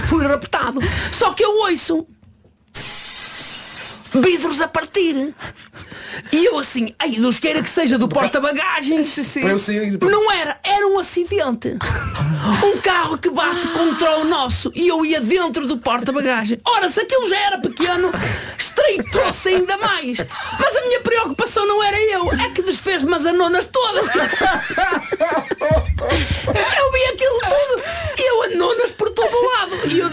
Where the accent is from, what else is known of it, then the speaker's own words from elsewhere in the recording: Famalicão, Norte, Portugal; Sou natural de Famalicão.